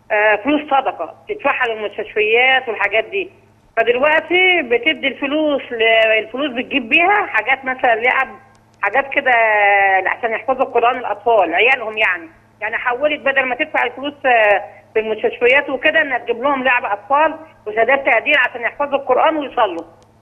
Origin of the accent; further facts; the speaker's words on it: Cairo, Cairo Governorate, Egypt; من القاهره.